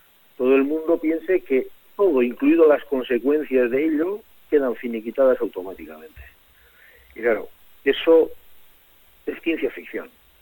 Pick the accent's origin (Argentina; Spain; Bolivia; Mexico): Spain; Ondarroa, Basque Country; Yo soy de Ondarroa, por lo tanto, en estas situaciones, según qué tipo de cosas se dicen, pues hay que tener mucho cuidado